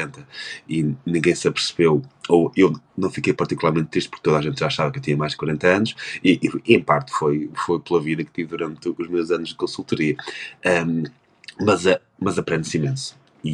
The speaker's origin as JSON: {"language": "Portuguese", "country": "Portugal", "moved": "as an adult", "said": "algo que contrastava muito com a realidade que eu vinha de Portugal, em que basicamente era o mesmo país sempre, o mesmo país estagnado"}